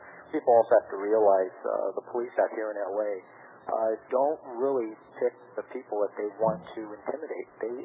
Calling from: Los Angeles, California, United States; I'm calling from Los Angeles.

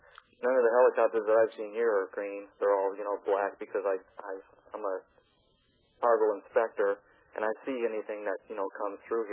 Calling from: North Carolina, United States; I told you I was from Polk Airport Faces … from North Carolina.

